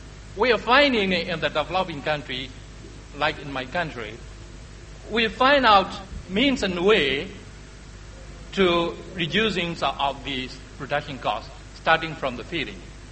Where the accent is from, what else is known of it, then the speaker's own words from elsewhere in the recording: Myanmar; English is a second language; I am from Union of Myanmar.